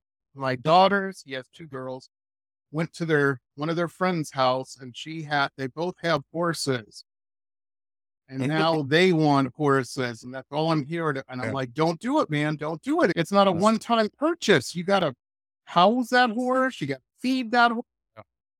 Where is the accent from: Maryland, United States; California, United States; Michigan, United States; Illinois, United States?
Michigan, United States; Detroit; But growing up, I grew up in Metro Detroit